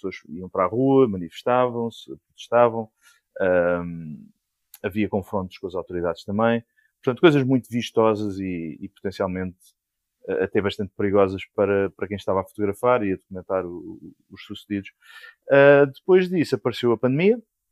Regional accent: Lisbon, Portugal; moved away as an adult; also born or lived in England; acho que tenho 42 ou 43 anos. E sou de Lisboa, originalmente, vivi lá durante 28 anos. Depois emigrei para a Inglaterra, estive lá durante 10 anos.

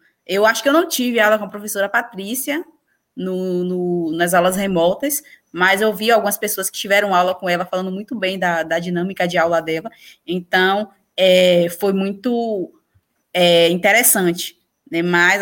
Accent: Cachoeira, Bahia, Brazil; Quando eu não morava em Cruz, porque eu sou de Cachoeira. Fui para Cruz morar lá, depois voltei para Cachoeira.

